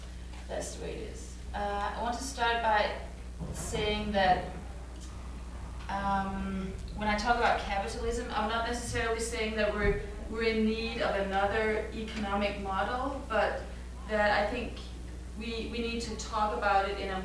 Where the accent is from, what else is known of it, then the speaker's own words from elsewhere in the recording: Denmark; English is a second language; I'm from Denmark, so if my English sometimes gets a little funny, it's, you know why.